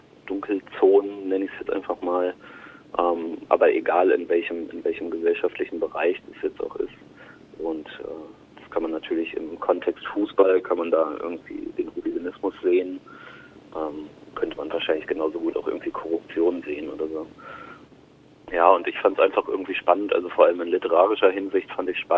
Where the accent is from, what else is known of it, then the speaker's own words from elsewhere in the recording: Lower Saxony, Germany; born there; now in Leipzig, Germany; Ja, also ich bin 1986 geboren bei Hannover, habe kreatives Schreiben und dann im Anschluss den Master Literarisches Schreiben in Hildesheim studiert, lebe in Leipzig.